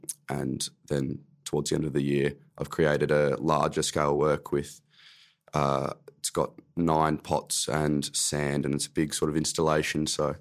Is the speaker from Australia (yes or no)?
yes; Sandringham, Victoria, Australia; So I grew up in Sandy, Sandringham, just next to Brighton, next to Cosca Hall. And I, I grew up by the beach. I'm about 500 metres from the beach